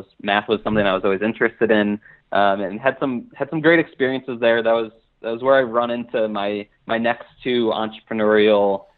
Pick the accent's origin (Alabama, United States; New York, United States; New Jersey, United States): New York, United States; Albany; moved away as an adult; also born or lived in Connecticut / Orlando, United States; now in Denver, United States; But I'm originally from Albany, New York, which is just upstate New York.